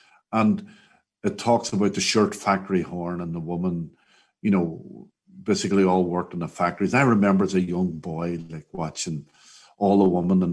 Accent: Derry, Northern Ireland, United Kingdom; but because I'm from Derry and the song's about Derry.

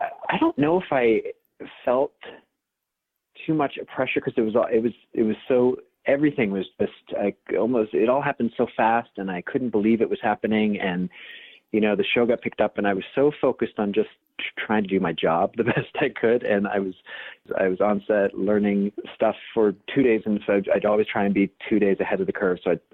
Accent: New York, United States; I grew up in New York, and so, you know, my mom and I would go into the city all the time, and we had seen that show

